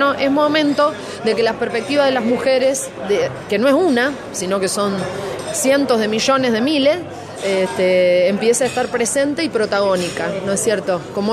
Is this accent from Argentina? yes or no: yes; Argentina; que tiene mucho que ver con cómo somos las mujeres argentinas